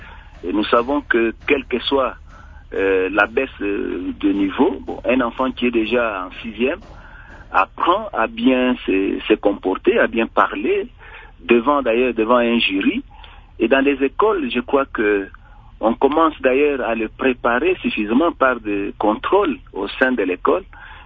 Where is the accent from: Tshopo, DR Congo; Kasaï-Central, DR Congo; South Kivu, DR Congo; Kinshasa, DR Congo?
South Kivu, DR Congo; Bukavu; Je n'ai pas vu une école dans la ville comme chez nous à Bukavu ici qui s'est laissée...